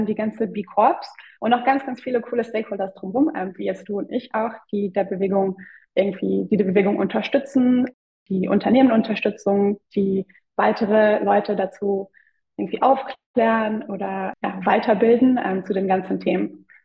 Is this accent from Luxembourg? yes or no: yes; Luxembourg; born there; Ich bin geborene Luxemburgerin, aber große Weltbummlerin